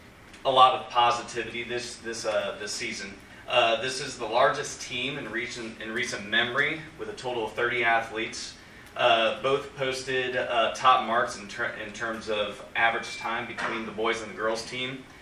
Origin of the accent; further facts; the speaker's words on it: Canal Winchester, Ohio, United States; I am from Canal Winchester, and I'm very familiar with Hamilton Township.